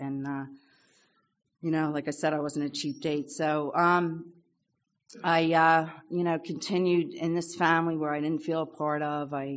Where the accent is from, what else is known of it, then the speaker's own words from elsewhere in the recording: Bensalem, Pennsylvania, United States; I grew up in Bensalem, Pennsylvania. I'm one of seven. I'm a middle child of seven.